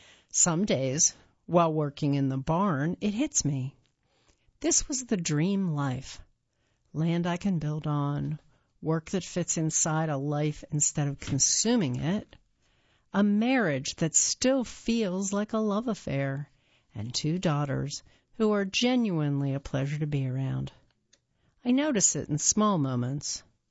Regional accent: Colombia; the place where I grew up in Colombia, where the savanna stretches wide

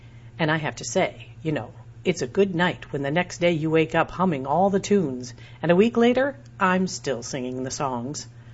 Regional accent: Kosciuszko, Mississippi, United States; a little white church by a red dirt road in my hometown of Kosciuszko, Mississippi.

